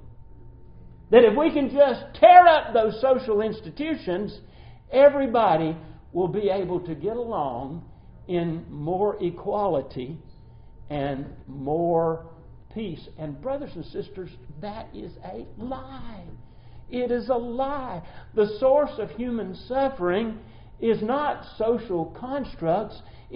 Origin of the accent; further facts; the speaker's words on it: Atlanta, Georgia, United States; born there; I was born in Atlanta, Georgia, in the midst of the Jim Crow years.